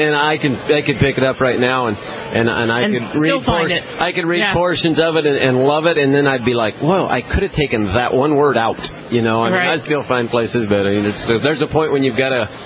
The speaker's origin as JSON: {"language": "English", "town": "Ogallala", "region": "Nebraska", "country": "United States", "tie": "born or raised there", "lives_now": "Amarillo, United States", "said": "growing up in Ogallala, Nebraska, in a town of 5,000, in a county of probably 12 or 10 or 9,000."}